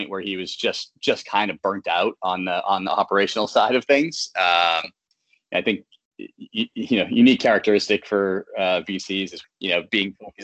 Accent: Boston, Massachusetts, United States; I always say, growing up in the Boston area, like if I couldn't have played shortstop for the Boston Red Sox, I'd want to be doing what I'm doing

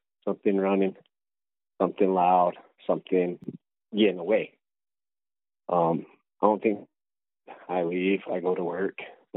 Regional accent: South Dakota, United States; Well, you know, growing up in the Native American culture, I'm from back home in South Dakota. I'm Lakota.

